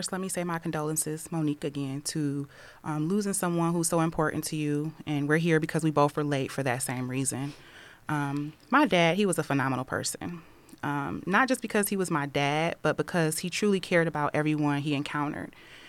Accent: Toledo, Ohio, United States; I was born right here in Toledo at Toledo Hospital. I was raised on the south side of Toledo. I went to Libby High School, where I started my freshman year and then completed at Perrysburg.

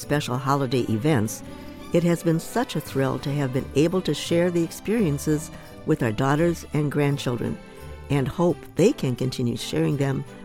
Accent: Chicago, Illinois, United States; Growing up in Chicago in the mid-20th century, the holiday season was launched by taking the L, an elevated train that morphs into a subway, into downtown Chicago

